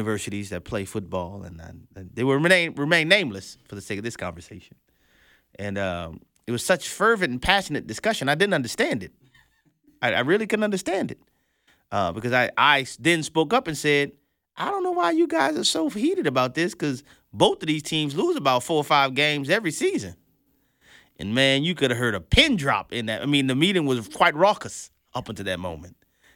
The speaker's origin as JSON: {"language": "English", "region": "Louisiana", "country": "United States", "said": "I mean, most of you guys know I'm from Louisiana, right?"}